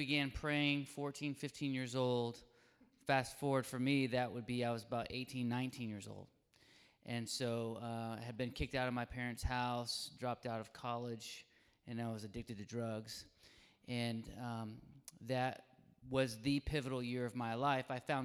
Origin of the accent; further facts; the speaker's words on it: Atlanta, Georgia, United States; also born or lived in Cleveland; I'm an Atlanta boy. Well, I was born in Cleveland, but we moved down south when I was like 6 years old.